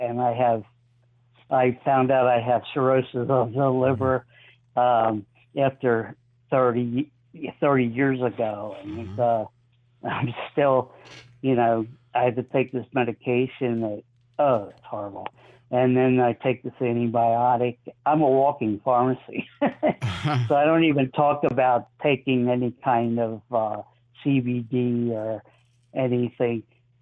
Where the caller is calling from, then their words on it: Philadelphia, Pennsylvania, United States; Northeast Philly.